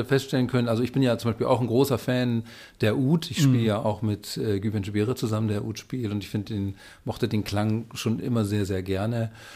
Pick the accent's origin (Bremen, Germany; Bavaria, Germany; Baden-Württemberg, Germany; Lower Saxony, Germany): Bremen, Germany; als Bremer kennt man Uli Beckerhoff seit den 70er, 80er Jahren ja schon